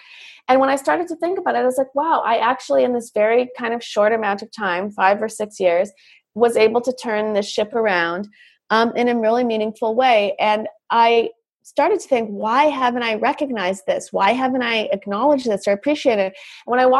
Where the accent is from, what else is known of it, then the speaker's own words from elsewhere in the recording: Canada; now in Los Angeles, United States; I moved to Los Angeles I'm talking to everybody here now from Los Angeles, but I am Canadian, about 10 years ago.